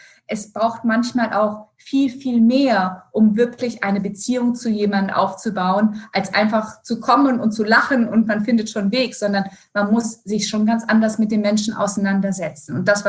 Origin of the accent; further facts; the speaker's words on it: Brazil; Ich bin ja in Brasilien aufgewachsen, bin Brasilianerin, deshalb war Buenos Aires ein bisschen schwierig, weil die stolzen Argentinier fanden natürlich meinen brasilianischen Akzent im Spanisch